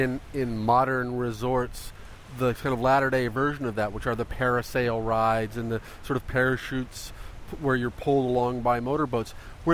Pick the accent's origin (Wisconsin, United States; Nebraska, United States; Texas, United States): Nebraska, United States; That might be because I grew up as far away from beaches as an American can in Nebraska.